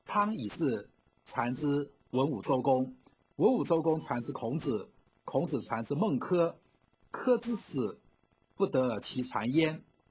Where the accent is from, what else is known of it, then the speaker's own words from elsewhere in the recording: China; 就一直主导着我们中国人的生活思想。